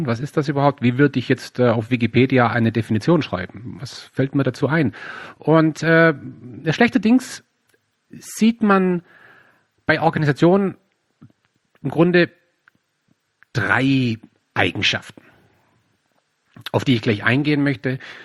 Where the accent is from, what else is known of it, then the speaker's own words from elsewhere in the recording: Baden-Württemberg, Germany; ich komme hier aus dem Süden, hier gibt es in der Nähe von meinem Heimatort gibt's das Headquarter von Bosch